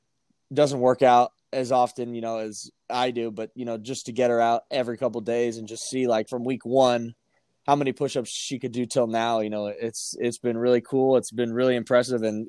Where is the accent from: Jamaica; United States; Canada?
Canada; Oh, yeah, they wanted me to be American, because once they knew I was coming up as Canadian, it wasn't going to be as easy.